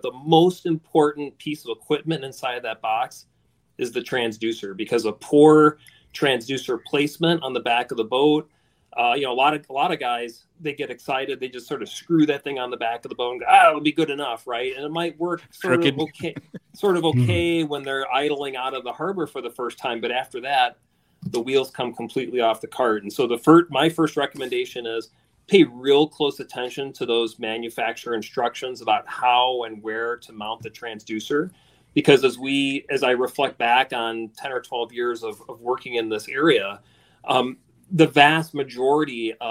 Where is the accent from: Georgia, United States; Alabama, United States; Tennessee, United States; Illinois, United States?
Illinois, United States; Chicago; moved away as an adult; also born or lived in Minnesota; And so I'll say that I grew up in Chicago, but I'm much better now. moved away from Chicago midway through college, and really got my feet wet in fishing when I moved to Minnesota